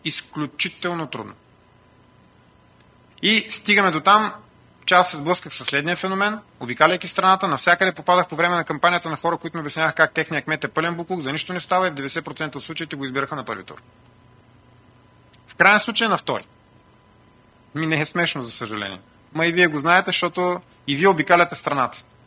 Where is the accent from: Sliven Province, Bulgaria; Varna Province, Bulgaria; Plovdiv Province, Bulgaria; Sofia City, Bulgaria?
Varna Province, Bulgaria; Varna; аз като гледам специално в моя роден град Варна